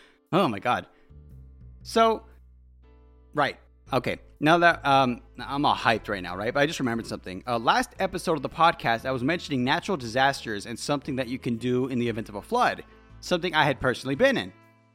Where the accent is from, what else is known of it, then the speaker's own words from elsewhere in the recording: United States; As an American, I'll tell you, yeah, it's your right to defend yourself.